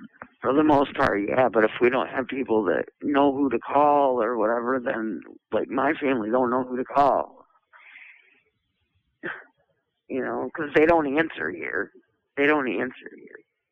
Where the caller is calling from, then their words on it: Michigan, United States; I'm calling from Women's Huron Valley.